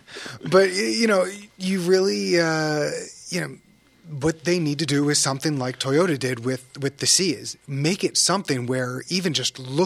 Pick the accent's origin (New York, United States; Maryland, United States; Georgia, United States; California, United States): Maryland, United States; They actually knew when I was talking, when I said, we're from Maryland, and as you know, it's Pennsylvania, they knew the Carlisle show.